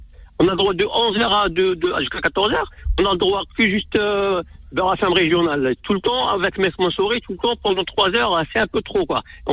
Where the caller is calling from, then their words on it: Rouen, Normandy, France; moi je suis de Rouen